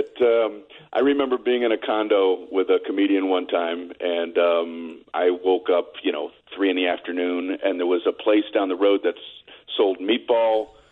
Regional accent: Miami, Florida, United States; I grew up in Miami, Florida.

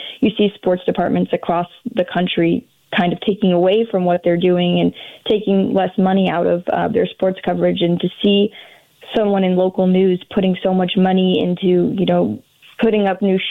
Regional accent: Indianapolis, Indiana, United States; also born or lived in Mississippi; now in St. Louis, United States; So I'm from Indianapolis, Indiana.

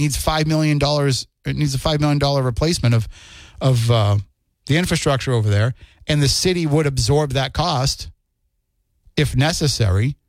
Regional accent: Plymouth, Massachusetts, United States; and I grew up in Plymouth. So I spent, you know, from first grade through fifth grade in Plymouth.

